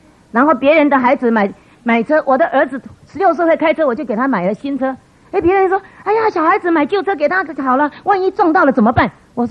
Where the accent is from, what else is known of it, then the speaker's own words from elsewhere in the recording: Tainan, Taiwan; 他是台南人，我也是台南人，他住在我们台南老家差不多同一条街